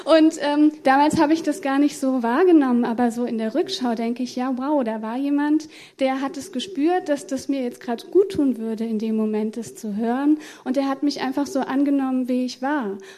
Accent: Sindlingen, Hesse, Germany; ich bin in Sindlingen aufgewachsen. Da war ich in der katholischen Gemeinde, weil meinen Eltern die besser gefallen hat damals. Mein Vater katholisch, meine Mutter evangelisch.

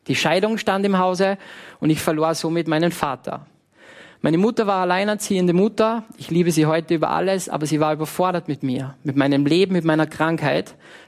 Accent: Salzburg, Austria; Ich bin mit fast 18 Jahren am Mönsberg gestanden, bei uns in Salzburg

